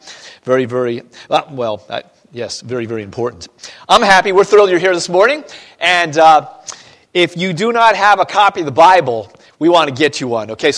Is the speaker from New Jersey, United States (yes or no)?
yes; New Jersey, United States; I grew up in Central Jersey, listening to a lot of music